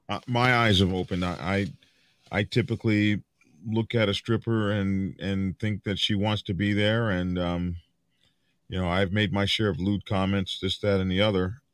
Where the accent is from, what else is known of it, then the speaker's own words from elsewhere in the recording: Oklahoma, United States; I'm from Oklahoma, so